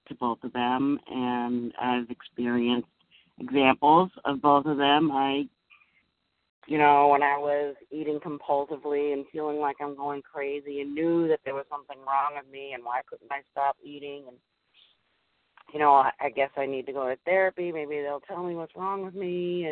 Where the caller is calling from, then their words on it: Massachusetts, United States; Hi, this is … I'm calling from Massachusetts